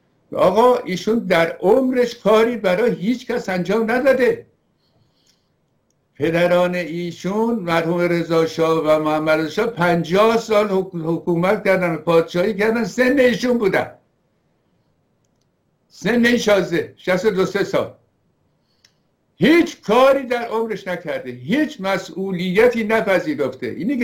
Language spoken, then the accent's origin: Persian; Iran; ما ایرانی هستیم، جای دیگری نداریم برویم